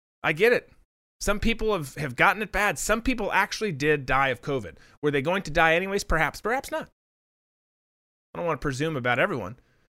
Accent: Jacksonville, Florida, United States; I should because I'm from Jacksonville.

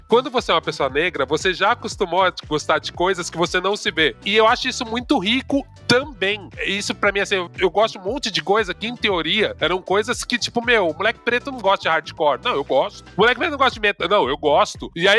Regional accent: São Paulo, Brazil; Eu sou muito paulistana, né?

